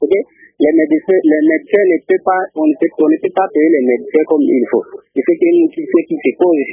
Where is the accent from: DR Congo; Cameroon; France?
DR Congo; Isiro, Haut-Uélé; Chez nous, à Isiro, c'est quelqu'un qui est arrivé à l'hôpital, on ne peut pas se soigner comme il faut.